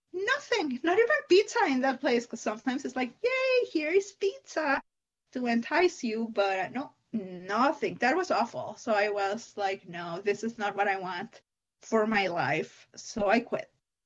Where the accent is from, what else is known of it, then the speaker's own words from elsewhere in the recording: Mexico; I am originally from Mexico. I grew up going to like Catholic private school